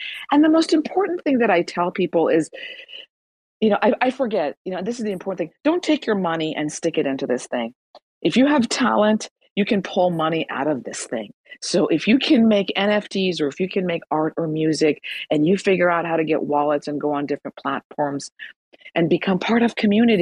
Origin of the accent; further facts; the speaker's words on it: Iran; born there; first language Persian; English is a second language; My mother tongue is not English. It is Farsi. I was born in Iran.